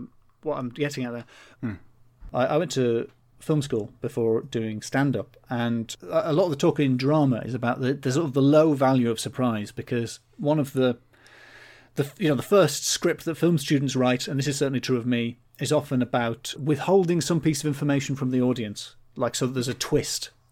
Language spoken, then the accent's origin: English; England, United Kingdom; because I am English and I think that good is a value judgment.